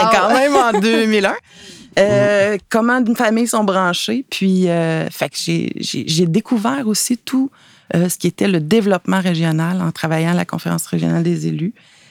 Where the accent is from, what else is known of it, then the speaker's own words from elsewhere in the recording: Nicolet, Quebec, Canada; moi, je suis native de Nicolet, dans la MRC Nicolet-Yamaska, et j'ai été aux études à Trois-Rivières, cégep université.